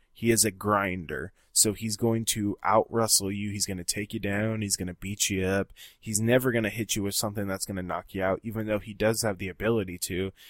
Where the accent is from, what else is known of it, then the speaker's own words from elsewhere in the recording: Washington, United States; And I'm not from the East Coast, but I am from a relatively small town in Washington